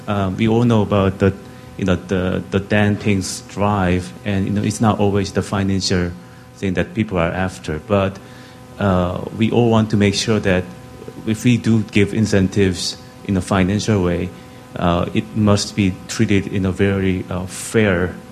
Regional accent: South Korea; English is a second language; Hi, I come from Korea.

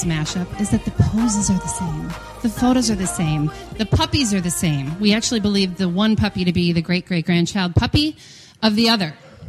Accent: Milwaukee, Wisconsin, United States; Anyway, so I'm from Milwaukee, Wisconsin.

